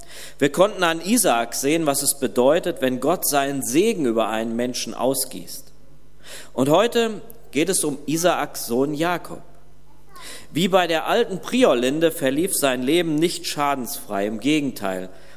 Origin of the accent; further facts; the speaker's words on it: Hagen, North Rhine-Westphalia, Germany; in Hagen, wo ich aufgewachsen bin, steht ein Baum, der schon weit über 1000 Jahre alt ist.